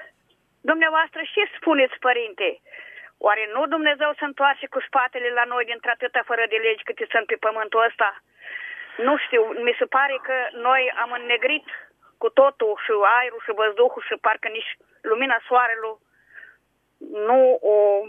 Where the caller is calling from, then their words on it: Suceava, Suceava County, Romania; Sunt de la Suceava, din locul care e cu epidemia mai puternică.